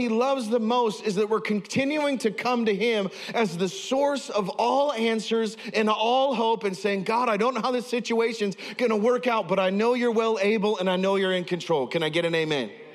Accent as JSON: {"language": "English", "region": "Idaho", "country": "United States", "tie": "born or raised there", "lives_now": "Delaware, United States", "said": "but where I grew up in Idaho, if you start banging on somebody's door at midnight, like you are met with a 12 gauge and like a 5 second countdown"}